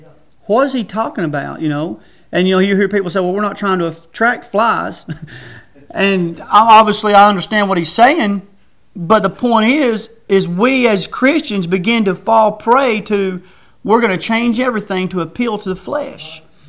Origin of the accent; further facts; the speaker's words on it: United States; Now, as a growing up in America here, and you sit there and you begin to listen, your mind is shaped by your environment